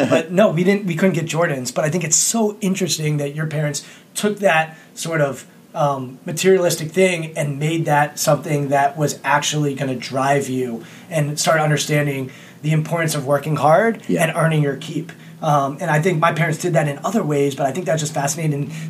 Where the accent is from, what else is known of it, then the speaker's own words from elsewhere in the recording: Potomac, Maryland, United States; And I grew up in Potomac, Maryland. Look, it's an affluent area.